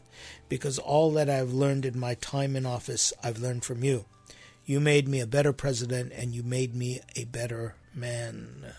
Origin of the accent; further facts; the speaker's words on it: Iran; now in United States; I'm an Armenian from Iran, and our children were born here in the United States.